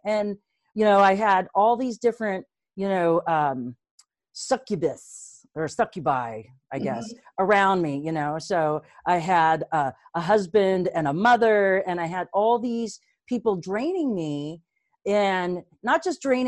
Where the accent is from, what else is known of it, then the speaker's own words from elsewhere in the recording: Arizona, United States; Right here in Arizona, born and raised.